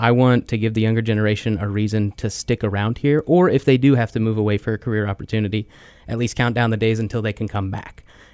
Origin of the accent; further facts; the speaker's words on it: Emporia, Kansas, United States; Yeah, so I was born and raised here in Emporia, and I've lived here all my life.